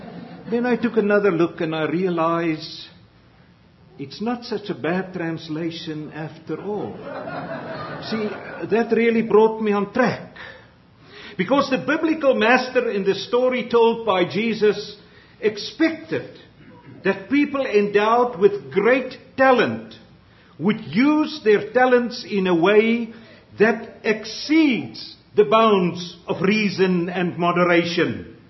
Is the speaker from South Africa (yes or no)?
yes; South Africa; first language af; English is a second language; I was seeking to translate a word from the Afrikaans language, my mother tongue, into English. You see, I grew up with that word.